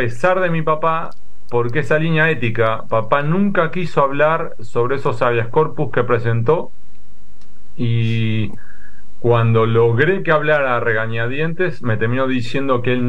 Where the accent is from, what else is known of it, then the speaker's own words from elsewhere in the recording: La Plata, Buenos Aires Province, Argentina; Pues soy nacido y criado en La Plata, soy pincharrata. También estudié Derecho en la ciudad de La Plata